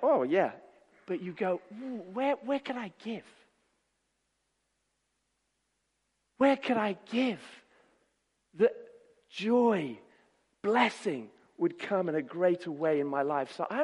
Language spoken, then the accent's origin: English; Nairobi, Kenya; When I was growing up in Nairobi in Kenya, I used to go to Nairobi Baptist Church.